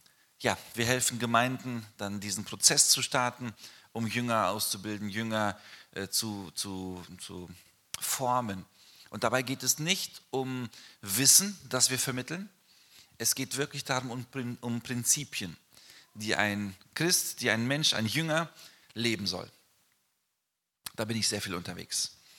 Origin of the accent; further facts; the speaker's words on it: Neuwied, Rhineland-Palatinate, Germany; moved away as an adult; now in Brazil; Wir kommen eigentlich aus dem Rheinland. Ich bin in Neuwied geboren, bin 20 Jahre hier in Deutschland aufgewachsen und dann mit 20 nach Brasilien gegangen.